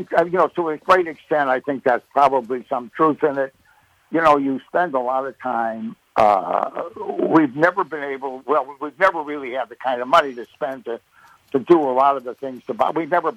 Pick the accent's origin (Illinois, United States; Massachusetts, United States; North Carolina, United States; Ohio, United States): Illinois, United States; Chicago; I grew up in Chicago.